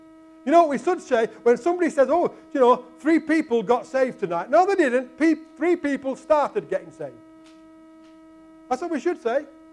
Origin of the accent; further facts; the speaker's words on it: Yorkshire and the Humber, United Kingdom; Listen, I'm a Yorkshireman.